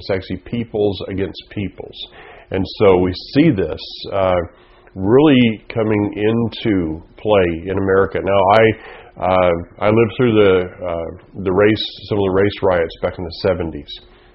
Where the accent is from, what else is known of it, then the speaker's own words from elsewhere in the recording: the South, United States; Though I grew up in the South, I really could care less what color you are.